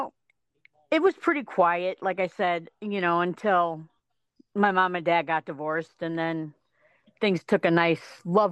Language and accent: English; Romeoville, Illinois, United States; And I ended up growing up in Romeoville.